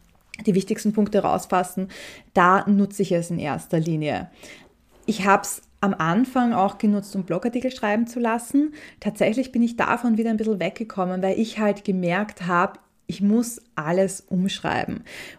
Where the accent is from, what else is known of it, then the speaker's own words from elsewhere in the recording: Austria; bei mir hört man raus, ich bin Österreicherin. Ich nutze halt hier und da Wörter, die jetzt vielleicht Deutsche nicht so verwenden oder Schweizer.